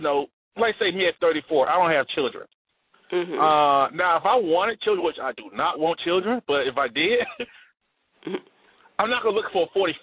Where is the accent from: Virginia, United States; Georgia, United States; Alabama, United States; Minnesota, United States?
Alabama, United States; now in Phoenix, United States; I'm from Alabama, but hey, I live in Phoenix.